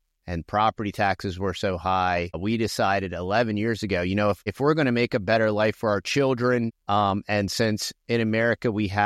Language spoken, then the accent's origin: English; Northeast, United States; moved away as an adult; now in Texas, United States; I'm originally from the Northeast. We actually, today is our 11th Texas anniversary, where we fled the communist oppression of the Northeast coast for Texas